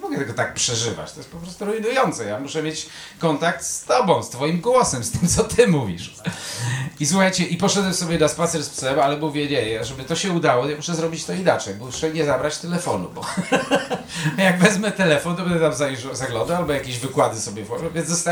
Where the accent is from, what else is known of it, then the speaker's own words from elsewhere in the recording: Elbląg, Warmian-Masurian Voivodeship, Poland; born there; urodziłem się w rodzinie polskiej. Pierwszy język to był polski. Urodziłem się w Elblągu, mieście w Polsce.